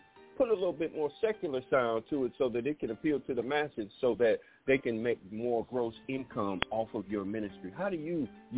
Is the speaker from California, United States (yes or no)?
no; Detroit, Michigan, United States; also born or lived in Pine Bluff, Arkansas; I was born in the South Pine Bluff, Arkansas, but I spent 40 years of my life, and that's prophetic, 40 years. I grew up in Detroit.